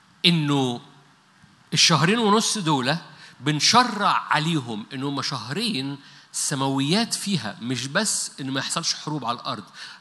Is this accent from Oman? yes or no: no; Upper Egypt, Egypt; نو أنا صعيدي وبقول نو